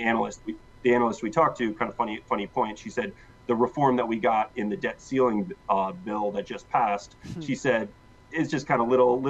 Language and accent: English; Alaska, United States; now in New York City, United States